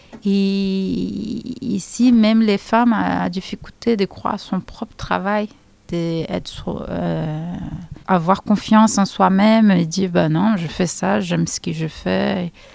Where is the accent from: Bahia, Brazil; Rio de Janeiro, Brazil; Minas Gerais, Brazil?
Rio de Janeiro, Brazil; French is a second language; moved away as an adult; now in France; quand je suis arrivée en France et j'étais déjà un artiste reconnu chez moi, à Rio